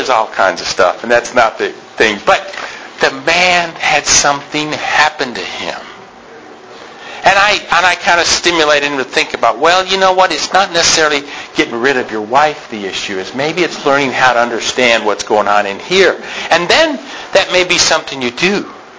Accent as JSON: {"language": "English", "town": "Andrews", "country": "United States", "tie": "born or raised there", "said": "Growing up in Andrews, they always would say, are you related to Desmond Doss? Because"}